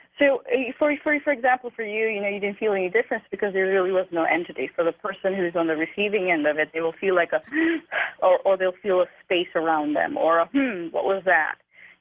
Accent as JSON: {"language": "English", "country": "India", "said": "Talking about Jesus in India, being that I'm Indian, even in our own culture, we sort of totally accept that he visited us."}